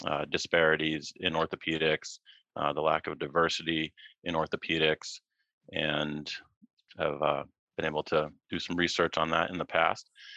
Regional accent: Massachusetts, United States; And I grew up in Massachusetts.

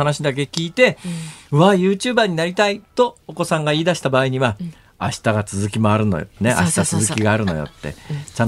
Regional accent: Osaka, Japan; だって私大阪ですから。

